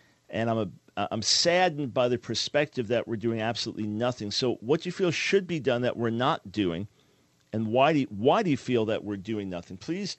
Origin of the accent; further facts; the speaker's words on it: New York City, New York, United States; also born or lived in Maryland; now in Pensacola, United States; Now, look, I'm from New York, and Nancy and I, after living the first 30-something years of our lives in New York area, then so New York City, Long Island, then moved to Maryland